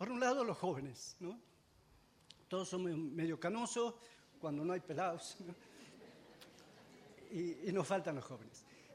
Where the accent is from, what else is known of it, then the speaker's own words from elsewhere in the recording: Argentina; de Argentina